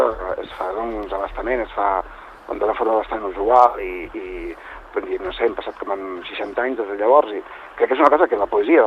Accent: Lleida, Catalonia, Spain; also born or lived in Barcelona; sí que sóc molt de Lleida i el meu deix lingüístic, el meu accent em delata bastant, però al mateix temps la veritat és que he viscut professionalment, m'he desenvolupat molt a Barcelona i molta gent m'ubica molt a Barcelona.

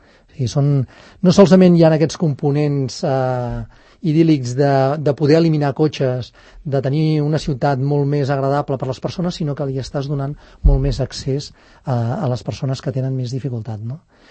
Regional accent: Olesa de Montserrat, Catalonia, Spain; Nosaltres vàrem néixer a Olesa, som d'Olesa de Montserrat.

